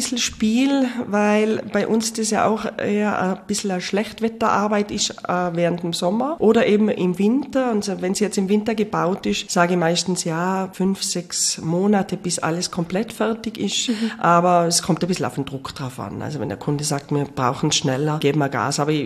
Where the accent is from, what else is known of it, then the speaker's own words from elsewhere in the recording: Tyrol, Austria; aber auch bei uns in Tirol mit diesen Temperaturschwankungen sehr, sehr schwierig.